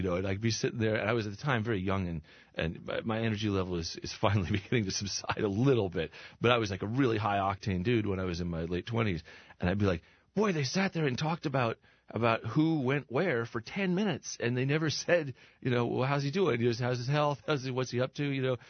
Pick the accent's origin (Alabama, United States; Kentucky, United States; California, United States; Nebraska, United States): California, United States; Unlike me, I grew up in Southern California.